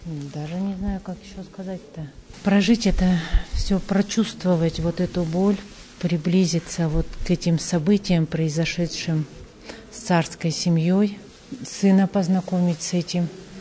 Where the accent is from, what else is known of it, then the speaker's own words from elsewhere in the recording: Pyt-Yakh, Khanty-Mansi Autonomous Okrug, Russia; Мы приехали из маленького города Пытьяха, Ханты-Мансийского автономного округа.